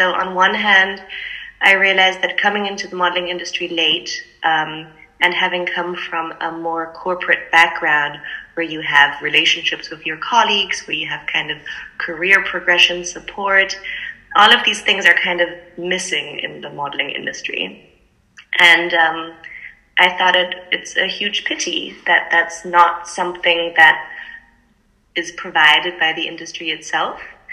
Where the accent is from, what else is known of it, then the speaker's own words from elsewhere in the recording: Germany; also born or lived in China / Scotland; now in London, United Kingdom; I'm half German, half Singaporean. I grew up mostly in Germany, but I spent some time living in China, in Scotland. Now I'm living in London, in the UK.